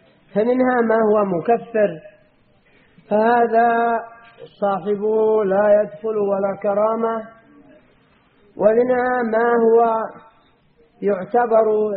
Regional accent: Yemen; أضرب شاهد لهذا أن الشيعة والصوفية عندنا باليمن

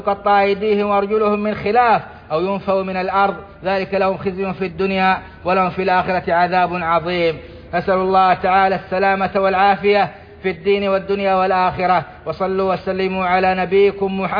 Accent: Saudi Arabia; لقد علمتم ما قامت به بلادنا السعودية أيدها الله

